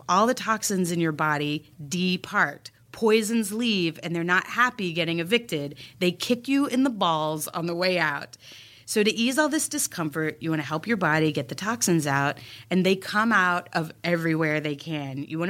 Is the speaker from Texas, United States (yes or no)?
yes; Texas, United States; And I'm from Texas. We took the standard American diet, added chili and cheese, deep fried it, and slathered it with barbecue sauce.